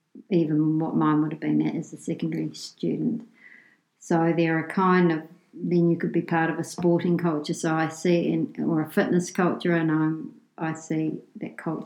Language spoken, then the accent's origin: English; New Zealand; So the culture I identify with is Māori and also being a Kiwi. I know we have Irish ancestry, but I don't really identify with that part of myself because I'm here in New Zealand, I suppose.